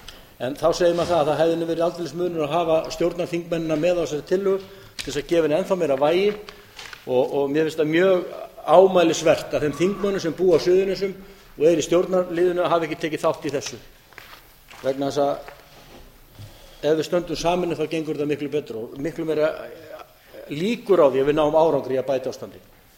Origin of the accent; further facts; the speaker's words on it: Grindavík, Southern Peninsula, Iceland; Nú kem ég úr Grindavík og það er ástandi ekki slæmt og hefur ekki verið